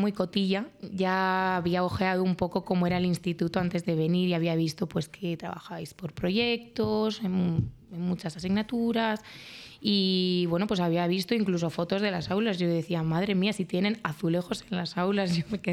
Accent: Torrelavega, Cantabria, Spain; mi ciudad natal, que es Torrelavega, no tiene mucho interés

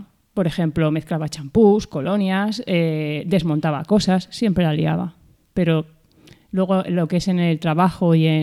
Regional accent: Zamora, Castile and León, Spain; born there; Nací en Zamora, en Castilla y León, hace muchos, muchos años. No creo que sea relevante decir cuántos.

